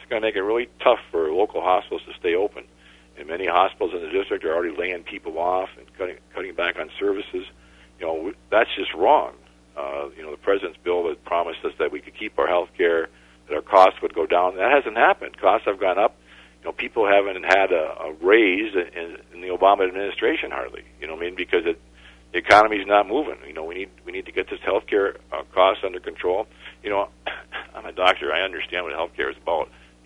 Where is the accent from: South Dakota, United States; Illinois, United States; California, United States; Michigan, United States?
Michigan, United States; Well, you know, I'm a doctor from the UP. You know, I mean, I practiced medicine for over 30 years. I grew up in the Upper Peninsula.